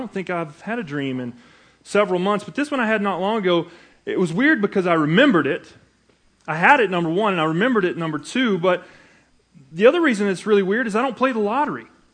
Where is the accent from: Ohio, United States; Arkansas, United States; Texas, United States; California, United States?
Arkansas, United States; now in Utah, United States; I came from Arkansas and had done a little research on what God was doing here in Utah before we moved out